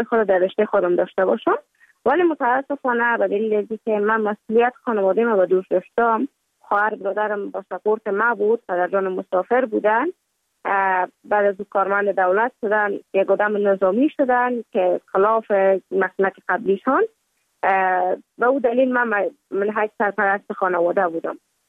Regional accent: Kabul, Afghanistan; also born or lived in Mazar-i-Sharif; بعد از تولد ما تا 5 سالگی ما در مزار بودیم، بعد ناقل کابل شدیم

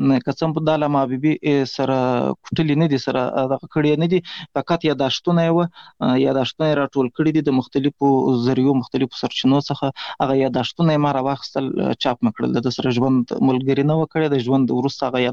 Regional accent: Ghazni, Afghanistan; now in Pishin, Pakistan; زه خو اصلا د افغانستان د غزنی ولایت اوسېدونکی یم، د مهاجرت شپې ورځې په پاکستان کې تیروم، په پاکستان کې زیږیدلی یم، د کوټې سره نږدې پښین ښار ګوټي ورته وایي، په دې پښین ښار کې اوسېږم

